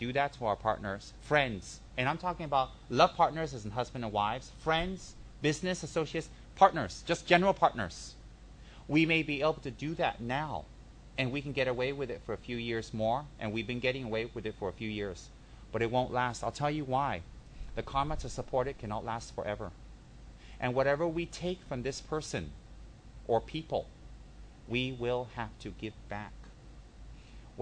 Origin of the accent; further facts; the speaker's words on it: Malaysia; And we're Malaysian in this life, but we may not be Malaysian in our next life.